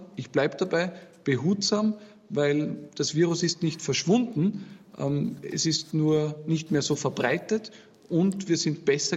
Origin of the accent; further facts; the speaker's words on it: Austria; sind die Kriterien bei uns in Österreich nicht andere als in Deutschland.